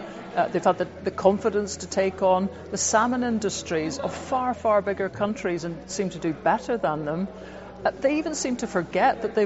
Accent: Scotland, United Kingdom; it makes it slightly difficult to see as a Scot, because it makes you realise that powers and confidence go together.

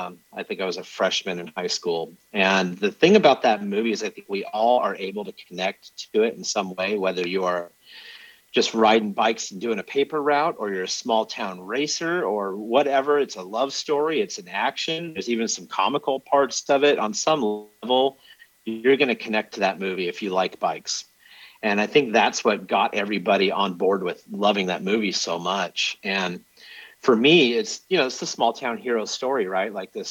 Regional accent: Fullerton, California, United States; So there's a big flood control in the town I grew up in Fullerton, California.

